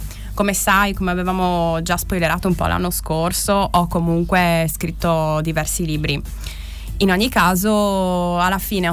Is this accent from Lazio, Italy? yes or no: no; Gemona, Friuli-Venezia Giulia, Italy; Io sono di Gemona.